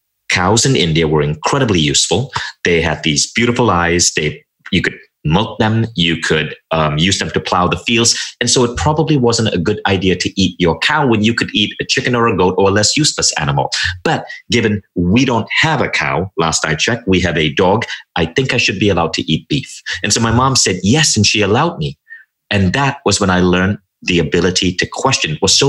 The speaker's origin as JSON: {"language": "English", "country": "Malaysia", "tie": "born or raised there", "moved": "yes", "lives_now": "United States", "said": "Cable television came in, and that's when I shifted my orientation and even my accent. And I moved to the US and I became a little bit more American."}